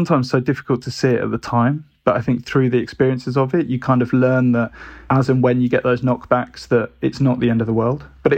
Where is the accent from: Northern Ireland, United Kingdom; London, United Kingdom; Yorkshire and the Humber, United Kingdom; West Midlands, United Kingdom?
West Midlands, United Kingdom; Birmingham; And growing up in Birmingham, which was probably two and a half hours away.